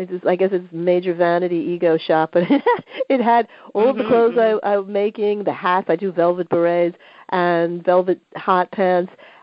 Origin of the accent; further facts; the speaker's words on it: New York, United States; also born or lived in Los Angeles; And so I've always been Los Angeles, New York, Los Angeles, New York, even though I'm from New York, and New York is my home. L.A. is my second home